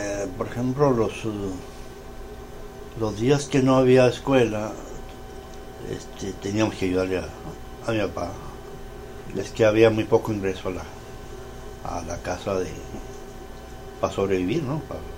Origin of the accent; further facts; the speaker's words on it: Yepomera, Chihuahua, Mexico; born there; Nací en Yepomera, Chihuahua.